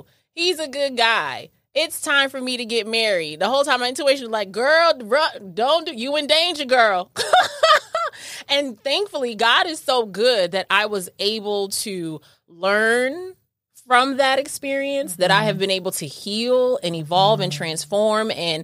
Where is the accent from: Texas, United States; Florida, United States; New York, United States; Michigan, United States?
New York, United States; I'm from New York, you know, so it was in me, girl.